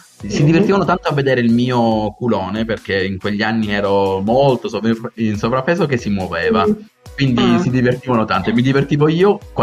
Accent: Apulia, Italy; now in Turin, Italy; Vengo dal bassissimo Salento, vicino a Santa Maria di Leuca, quindi in provincia di Lecce e in Puglia.

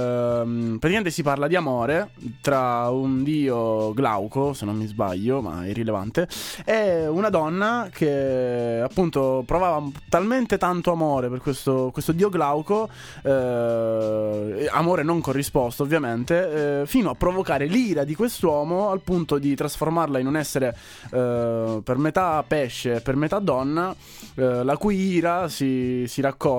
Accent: Sicily, Italy; Dato che io sono siciliano, non posso non menzionarvi

